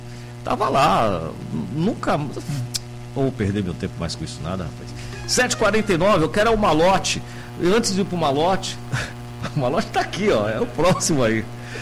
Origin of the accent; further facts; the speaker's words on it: Brazil; Eu lamento, viu, porque eu sou brasileiro.